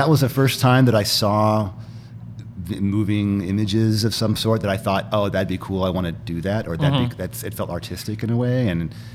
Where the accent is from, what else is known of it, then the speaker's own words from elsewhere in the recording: Minnesota, United States; now in Portland, United States; And I'm like, oh yeah, I'm from Minnesota, which is not really, I'm not really from anywhere.